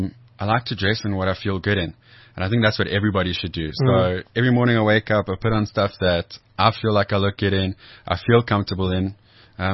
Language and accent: English; South Africa; I'm South African.